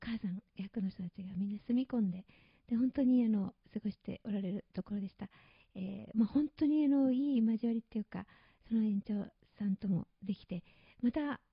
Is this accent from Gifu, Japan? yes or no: yes; Gifu, Japan; 1週間お休みしたんですけども、ふるさとの方の岐阜の方でコンサートをしてきました